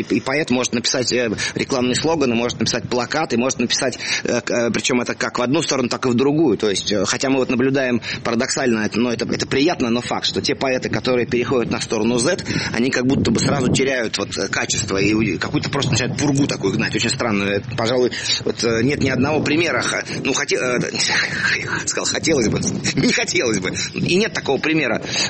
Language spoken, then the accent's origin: Russian; Moscow, Russia; Я родился в Москве, вот, жил в Москве с раннего детства.